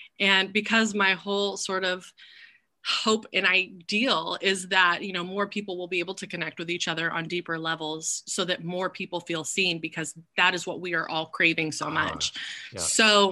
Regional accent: California, United States; I'm from Northern California. So like you know, people are always like, oh, you're from California.

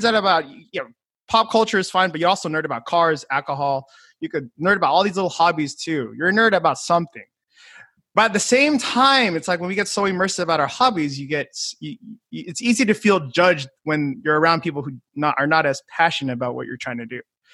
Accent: California, United States; I'm from the Bay Area, so there's fires now.

